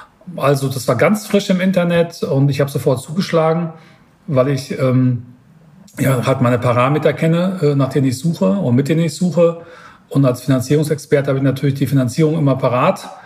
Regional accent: Münster, North Rhine-Westphalia, Germany; Ich sitze ja hier in Niederbayern und ich komme ursprünglich aus Münster.

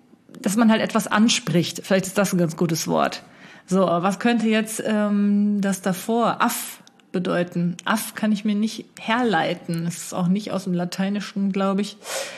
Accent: North Rhine-Westphalia, Germany; born there; Wir kommen ja eigentlich gebürtig aus dem Siegerland.

